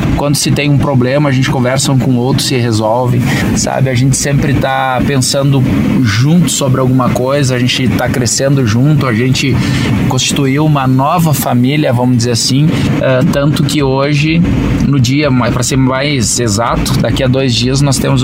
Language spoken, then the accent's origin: Portuguese; Passo Fundo, Rio Grande do Sul, Brazil; sou de Passo Fundo, estava em Marau, uma cidade próxima